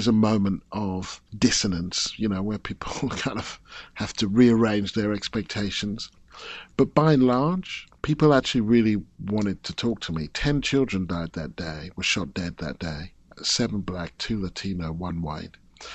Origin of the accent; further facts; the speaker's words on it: United Kingdom; I come from Britain